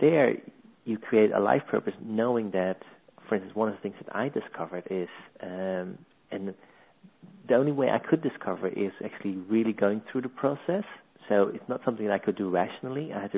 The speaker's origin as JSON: {"language": "English", "country": "Netherlands", "second_language": "English", "moved": "as an adult", "lives_now": "London, United Kingdom", "said": "As you might hear from my accent, originally from the Netherlands, moved to London about 7 years ago"}